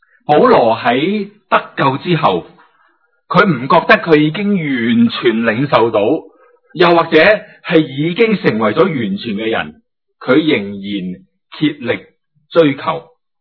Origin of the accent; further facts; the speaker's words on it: Hong Kong; 佢用我哋广东话讲嗬，搲啲乜呢咁样。即係我哋搲嘢好叻㗎嘛，特别搲钱就好叻㗎嘛，香港人係咪